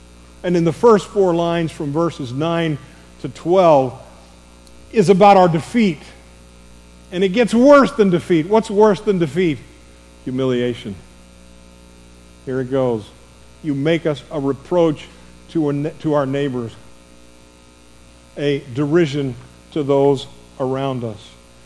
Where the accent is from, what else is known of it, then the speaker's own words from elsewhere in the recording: Northeast, United States; I grew up in the Northeast, and most of my family was Italian. Most of the people I knew were Italian.